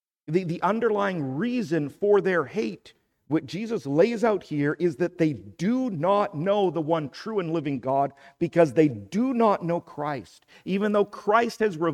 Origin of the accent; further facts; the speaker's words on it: Canada; We're Canadian. We like to say we live and let live.